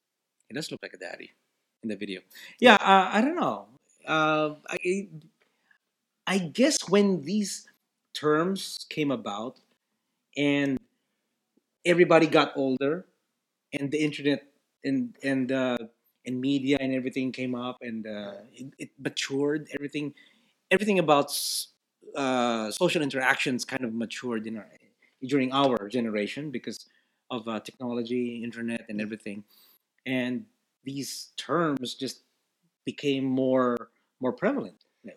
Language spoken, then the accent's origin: English; Philippines; And being Filipino, also being called daddy, not really.